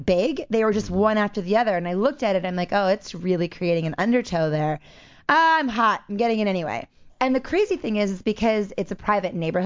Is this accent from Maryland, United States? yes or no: yes; Maryland, United States; I grew up on the East Coast in Maryland. And where our family is based out of.